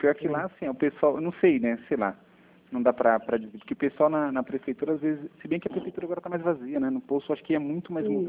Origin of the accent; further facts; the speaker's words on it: Sorocaba, São Paulo, Brazil; Não, fui lá na minha cidade mesmo, em Sorocaba.